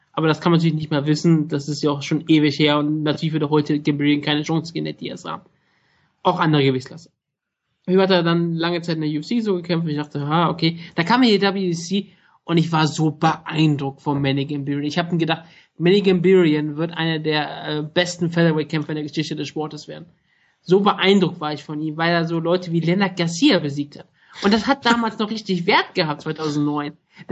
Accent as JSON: {"language": "German", "country": "Germany", "said": "Aber wir sind Deutsche, wir hypen ihn so, wie es nur geht."}